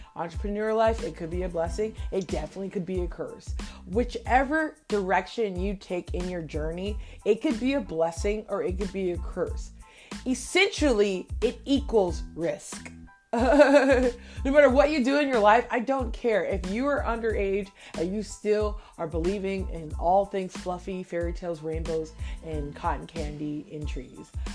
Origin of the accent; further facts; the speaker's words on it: Honolulu, Hawaii, United States; Growing up in Honolulu, Hawaii